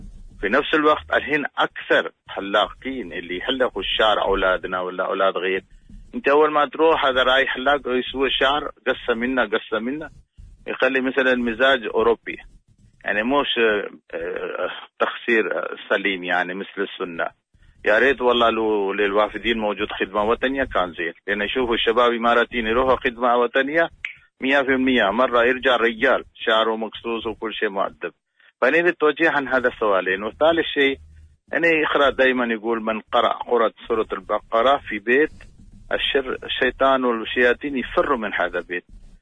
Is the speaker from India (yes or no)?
yes; India; Arabic is a second language; احنا فقراء هندي معروف، لا مليونير ولا شيء